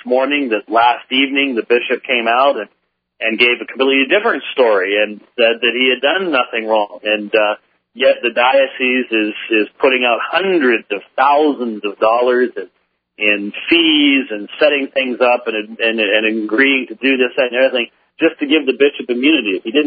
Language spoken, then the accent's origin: English; Phoenix, Arizona, United States; which has re-erupted again, by the way, in my hometown of Phoenix, Arizona